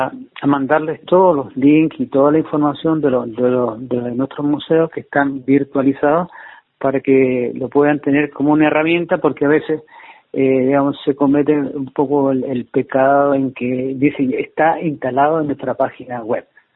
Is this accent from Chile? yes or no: yes; Antofagasta, Chile; yo que soy de Antofagasta